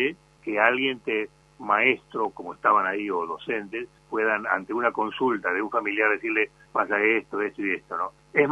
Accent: Argentina; De modo que yo pienso que, como argentino

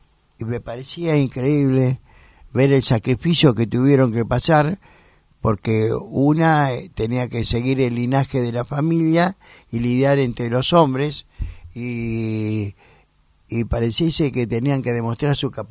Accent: Buenos Aires, Argentina; fue el único extranjero de mi familia, soy yo que soy porteño, todos son de Alta Sierra.

